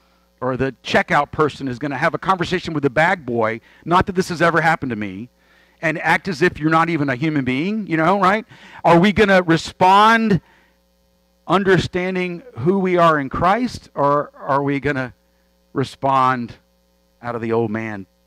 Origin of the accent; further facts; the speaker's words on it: Jacksonville, Florida, United States; and I'm from Jacksonville